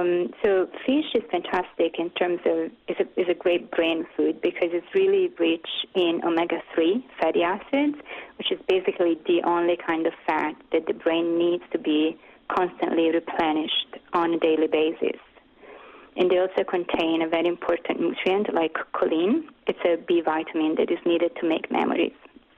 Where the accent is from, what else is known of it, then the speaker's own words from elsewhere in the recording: Italy; now in New York, United States; I'm sure as everybody can tell from my accent, I'm Italian. And when I moved to New York 15 years ago, the first thing I noticed is that nobody drinks water.